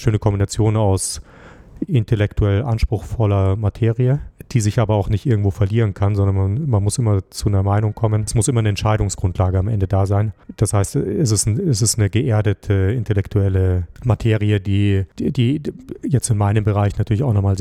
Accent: Munich, Bavaria, Germany; Ich bin in München aufgewachsen und mein Vater kommt aus dem Chiemgau.

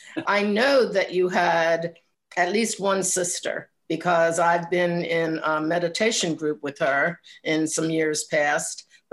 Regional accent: Baltimore, Maryland, United States; now in Columbia, United States; And I live most of my life in Columbia. I grew up in Baltimore and I still love Baltimore very much, but I don't drive in there that often.

